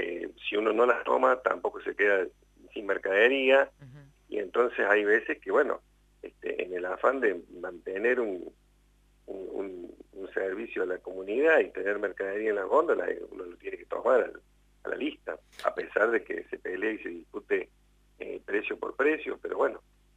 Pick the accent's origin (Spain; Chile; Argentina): Argentina; como argentinos lo sabemos